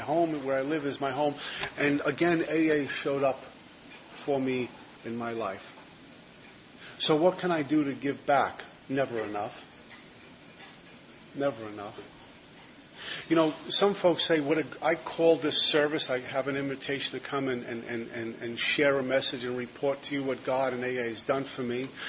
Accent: Brooklyn, New York, United States; I'm a kid from Brooklyn. What am I doing in Iceland or Sweden?

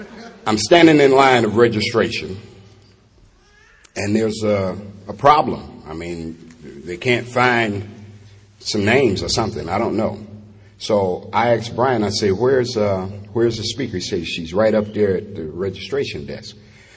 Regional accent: Detroit, Michigan, United States; I grew up in Detroit. And snow and ice and wind and cold weather is in those areas.

